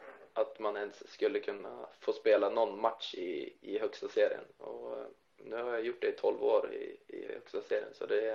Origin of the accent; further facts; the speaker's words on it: Sundsvall, Västernorrland County, Sweden; sporthallen hemma i Sundsvall ligger mig varmt om hjärtat.